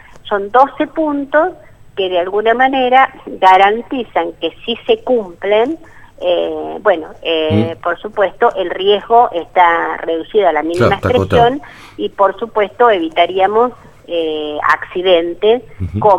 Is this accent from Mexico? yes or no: no; La Pampa, Argentina; pero soy de La Pampa y es un problema bastante similar